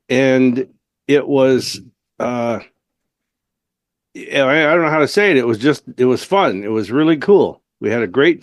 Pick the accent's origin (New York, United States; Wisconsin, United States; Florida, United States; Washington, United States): Washington, United States; Seattle; I was born in Tacoma, but at fourth grade, we moved to South Seattle to an area called Skyway. And that's where I grew up. And I was raised as a Catholic.